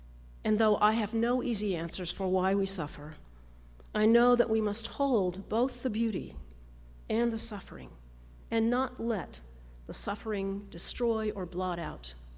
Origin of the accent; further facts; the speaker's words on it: Kansas, United States; As I was growing up in Kansas